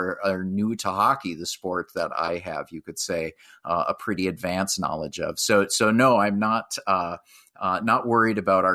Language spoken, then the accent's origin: English; Duluth, Minnesota, United States; So I grew up in Duluth, Minnesota. My dad was also from Duluth, Minnesota.